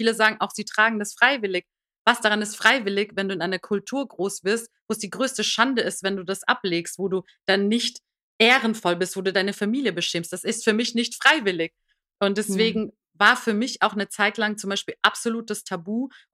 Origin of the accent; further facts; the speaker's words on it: Iran; Ich bin aus dem Iran, genau. Ich bin 1980 im Iran geboren.